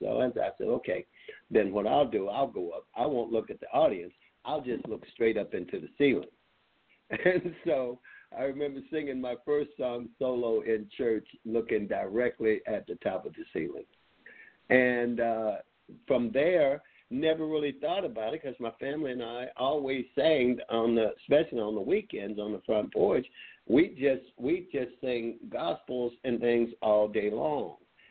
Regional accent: Meridian, Mississippi, United States; I'm from Meridian, Mississippi.

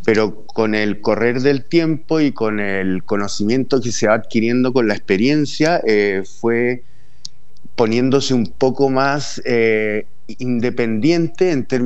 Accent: Chile; moved away as an adult; now in Argentina; yo soy chileno

